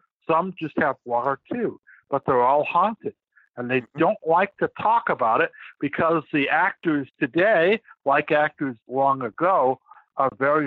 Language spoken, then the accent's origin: English; Hollywood, California, United States; But I grew up in Hollywood, so I know a lot about it